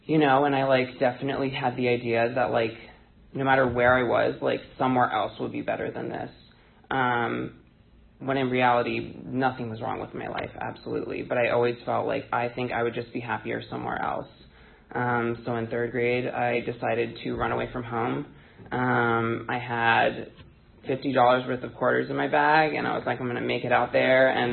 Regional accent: Rockville, Maryland, United States; I grew up in Rockville, Maryland.

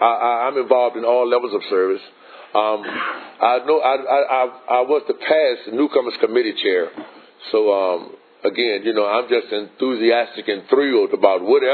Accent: Richmond, Virginia, United States; I come from the inner city of Richmond. I come from Creighton Court. They call them projects, or in a more general word, I come from the ghetto.

